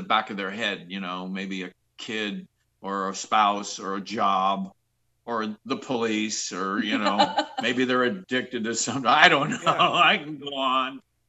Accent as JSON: {"language": "English", "town": "Long Island", "region": "New York", "country": "United States", "said": "I'm from Long Island. I'm just loaded with patience."}